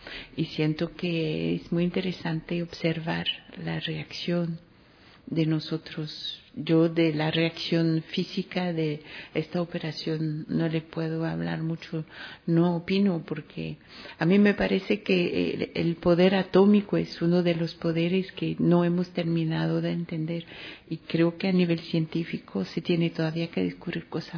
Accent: Paris, Île-de-France, France; born there; Spanish is a second language; also born or lived in Chile / Central America; Yo nací en París. Es que el español lo aprendí en Chile con una argentina y luego viví 10 años en América Central.

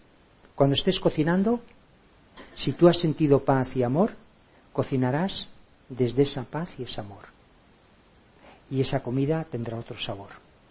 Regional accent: Santoña, Cantabria, Spain; Yo vivo con mi madre. Yo soy de Santoña, de un pueblecito de Cantabria, ¿no? Y vivo con ella.

